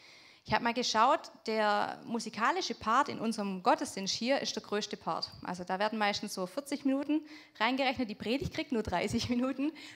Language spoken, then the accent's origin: German; Egenhausen, Baden-Württemberg, Germany; also born or lived in Leonberg; Sind jetzt im Sommer wieder hergezogen ins schöne Egenhausen.